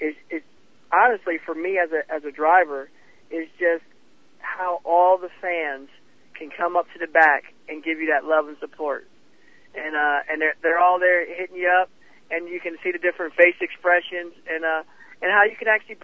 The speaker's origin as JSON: {"language": "English", "town": "Chesterfield", "region": "New Jersey", "country": "United States", "tie": "born or raised there", "lives_now": "Rhode Island, United States", "said": "I am from New Jersey, and I grew up as a Phillies fan."}